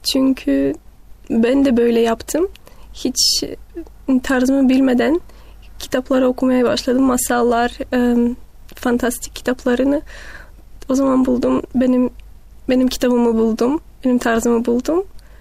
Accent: Bulgaria; moved away as an adult; now in Germany; Burada doğdum. Burada annem, babam. Burada 18 yıl hayatımdan burada durdum.

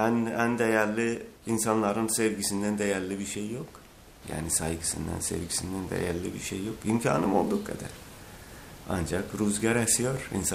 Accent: Şabistler, Iran; born there; Turkish is a second language; moved away; also born or lived in Russia; İran'da Şabistler köyünde dünyaya gelmişim. Ondan sonra da Azerbaycan, Rusya, Germanya, İngiltere, Fransa, Türkiye ve Bulgaristan'da çalışmışım.

